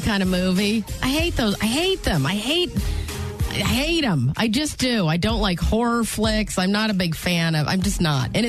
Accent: Reno, Nevada, United States; I grew up in Reno, and there was plenty to do there

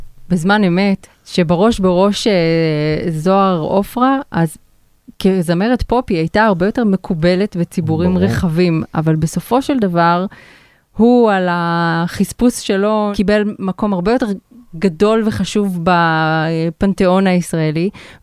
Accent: Central District, Israel; אני ילדה שגדלתי בשעריים, שכונה של תימנים

